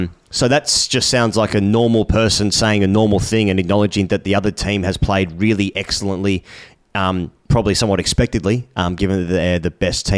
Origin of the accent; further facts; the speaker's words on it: Australia; I know what you're going to say. Yes, we are Australian.